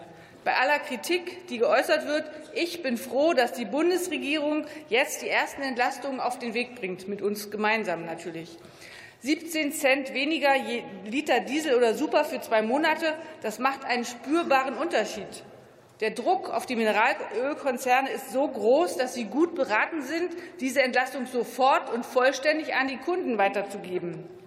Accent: Saxony-Anhalt, Germany; Die nächsten Wahlen sind die Landtagswahlen, auch bei meinem Heimatland Sachsen-Anhalt.

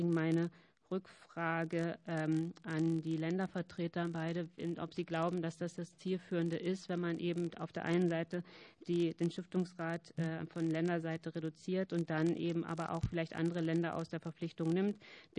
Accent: Brandenburg, Germany; born there; Für mich als geborene Brandenburgerin und als bekennende Preußin

